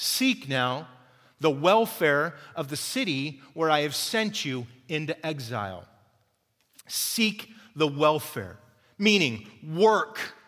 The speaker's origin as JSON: {"language": "English", "town": "Fresno", "region": "California", "country": "United States", "said": "But they go, hey man, where are you from? I go, I'm from Fresno. Fresno, at least it's not Bakersfield, right?"}